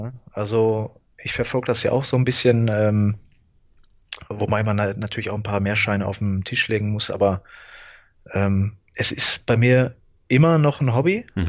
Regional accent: Gelsenkirchen, North Rhine-Westphalia, Germany; wie du ja schon gesagt hast. Ich komme aus dem Ruhrpott in Deutschland, aus Gelsenkirchen. Ich bin 38 Jahre jung

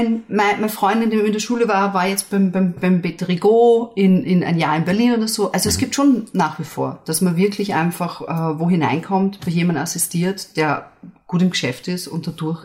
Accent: Upper Austria, Austria; Ich komme aus dem Innviertel.

